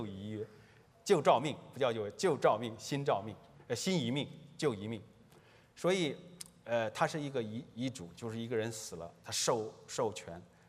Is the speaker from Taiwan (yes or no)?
no; China; 我们想的约，中国人我不知道啊，我作为中国人